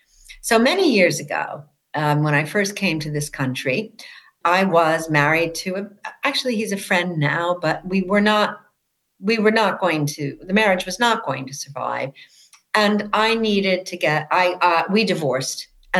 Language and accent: English; United States; Which was not the United States, which was my home country.